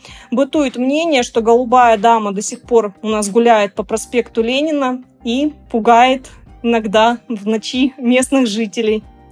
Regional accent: Barnaul, Altai Krai, Russia; Но я, как коренная жительница Барнаула, хочу сказать, что мы абсолютно себя проклятыми не считаем.

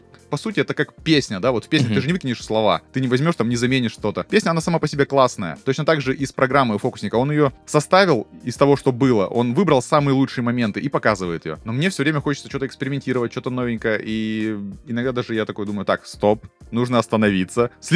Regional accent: Khabarovsk, Khabarovsk Krai, Russia; moved away as an adult; now in Krasnodar, Russia; Я вообще сам... из Хабаровска. То есть я родился в Хабаровске, жил в это время там. То есть сейчас я перебрался в Краснодар уже больше 10 лет.

